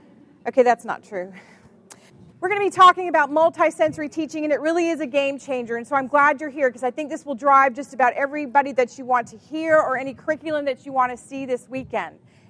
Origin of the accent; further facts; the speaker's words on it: Wilson, North Carolina, United States; I come from Wilson, North Carolina. Does anybody know where Wilson is? Yay! So it's not too far. It's just outside of Raleigh, about 35, 40 miles east.